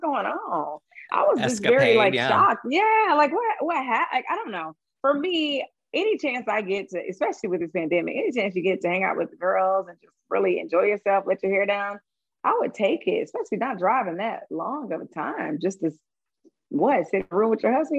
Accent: Atlanta, Georgia, United States; My family's all in Atlanta. We're from Atlanta, born, raised here. Even my great grandparents are from Atlanta.

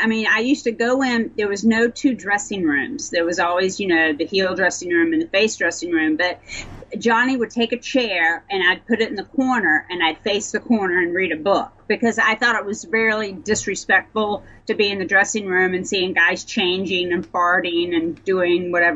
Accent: Tallahassee, Florida, United States; Yes, I grew up in Tallahassee.

